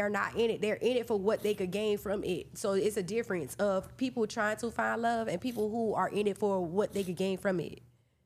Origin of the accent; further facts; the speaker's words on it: Hialeah, Florida, United States; I was raised in Hialeah, but I grew up in inner city.